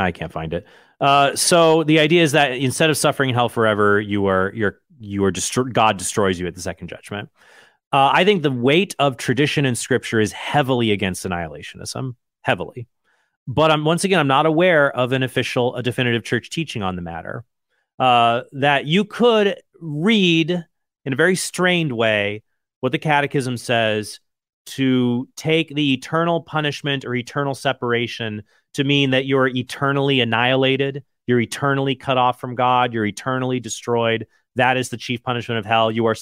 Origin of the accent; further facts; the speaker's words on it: United States; born there; Because I was born in America.